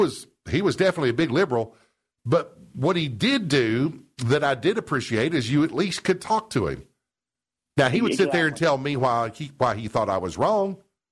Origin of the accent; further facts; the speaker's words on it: Seymour, Tennessee, United States; I'm from Seymour. Y'all understand? I'm from Seymour, Tennessee. My dad was the doctor there for 30 years. I'm just from Seymour, okay?